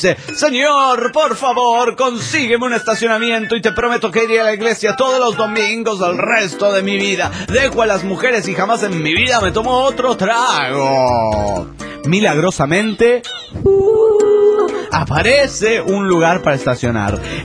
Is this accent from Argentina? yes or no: no; Guadalajara, Jalisco, Mexico; de Guadalajara, Jalisco, México.